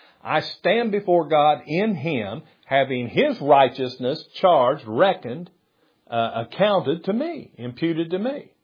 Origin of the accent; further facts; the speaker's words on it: United States; I've grown up in religion. I'm American.